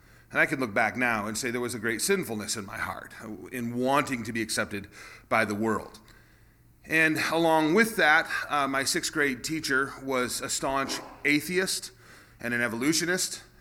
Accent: Burlington, Vermont, United States; born there; devout Christians from Aroostook County, and my father had taken a job in Burlington, Vermont. And so I was born in Vermont. Try not to hold that against me. Both my parents are from the county, so that, you know, does something.

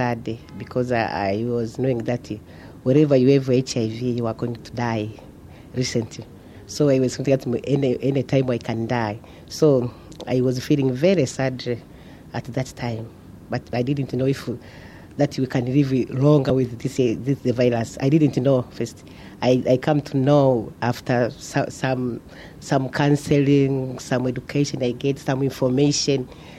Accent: Tanzania; I am coming from Tanzania and senior agriculture field officer.

